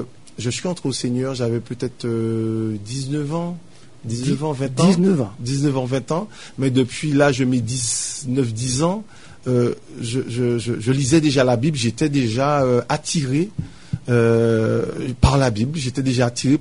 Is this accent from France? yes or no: yes; Fort-de-France, Martinique, France; Donc moi je me suis retrouvé, enfin mon père s'est retrouvé sur Fort-de-France. Donc moi je suis né à Fort-de-France.